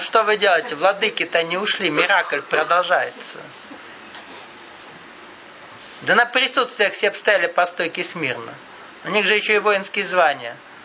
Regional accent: Krasnodar Krai, Russia; Так, корректно, немного, по-кавказски скажу. И раз мы кубанские кавказцы...

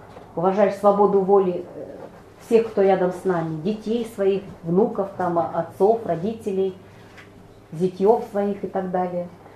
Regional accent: Kazakhstan; moved away as an adult; now in Novosibirsk, Russia; уехала я из Казахстана, мы тогда родители в Казахстане жили, я приехала в Новосибирск, ну, в общежитии тут жила все

